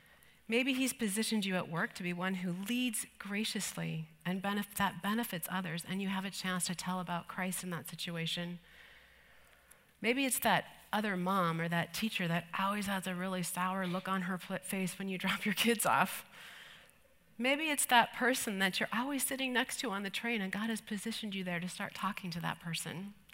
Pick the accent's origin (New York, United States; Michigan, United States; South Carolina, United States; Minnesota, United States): Minnesota, United States; Well, I'm just a girl from small town Minnesota.